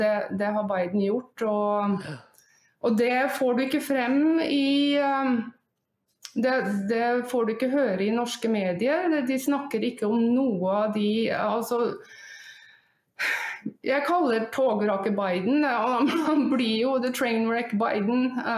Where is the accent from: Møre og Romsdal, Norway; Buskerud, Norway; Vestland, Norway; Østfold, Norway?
Buskerud, Norway; Drammen; born there; also born or lived in Northern Norway; Jo, jeg er født i Drammen.